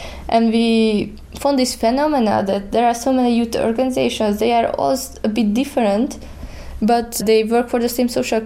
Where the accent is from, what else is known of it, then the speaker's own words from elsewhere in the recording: Jekabpils, Latvia; English is a second language; If you decide to go to Jekabpils in my hometown, there is a youth center too. But the problem will be that a lot of Latvians don't really speak good English, especially in Jekabpils. Here in Jekabpils, we are a small city.